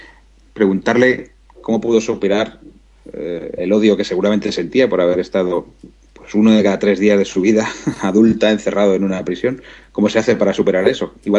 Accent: Madrid, Community of Madrid, Spain; Soy madrileño, aquí nací, me encanta mi tierra.

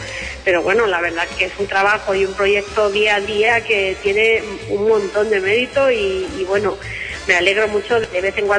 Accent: Andalusia, Spain; now in Madrid, Spain; Quería mandaros un saludo desde Madrid, aunque en este momento estoy en Granada, gracias a la técnica, pues puedo saludaros desde mi pueblo.

